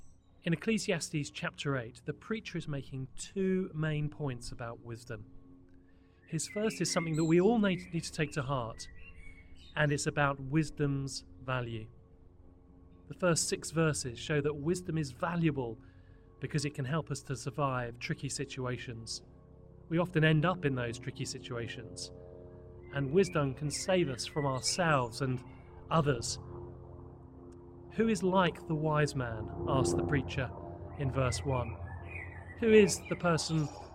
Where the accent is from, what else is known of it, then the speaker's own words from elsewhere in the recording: England, United Kingdom; Now, even as an Englishman, I just had to applaud.